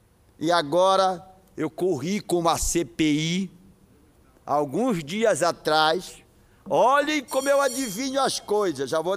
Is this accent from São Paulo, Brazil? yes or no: no; Pará, Brazil; Eu vejo muito no Marajó, nasci lá, me criei lá, conheço.